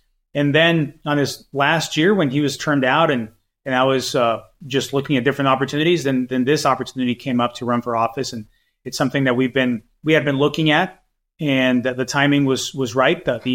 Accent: Tucson, Arizona, United States; my family moved to the United States in the early 90s when I was 11. And I have 2 younger sisters. We grew up in Tucson on the east side. And that's where my parents raised us.

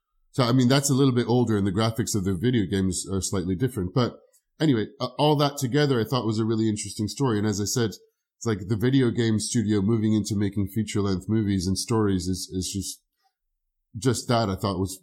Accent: France; I grew up in France and in France in the 80s

